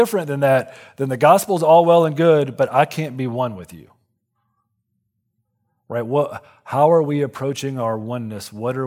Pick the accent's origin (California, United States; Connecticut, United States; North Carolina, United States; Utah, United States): North Carolina, United States; But if you walk around the campus of a little college near my hometown called Lees McRae